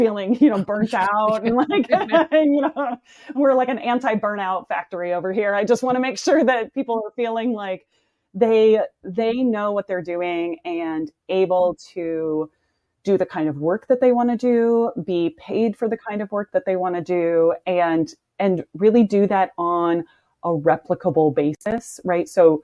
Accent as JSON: {"language": "English", "region": "Midwest", "country": "United States", "said": "So as a musician, so I'm from the Midwest originally. I grew up in a very musical and dramatic, you know, family."}